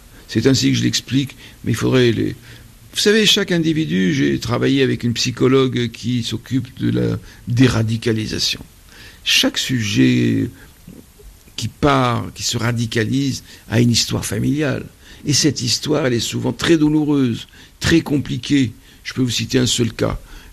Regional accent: Tunisia; born there; moi je viens de Tunisie, c'est un pays, comme vous le savez, auquel je suis très attaché, où je suis né, auquel je dois beaucoup.

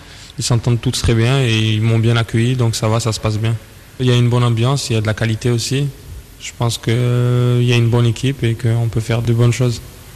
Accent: Marseille, Provence-Alpes-Côte d'Azur, France; born there; j'ai 24 ans, je suis né à Marseille et je joue au FC Metz.

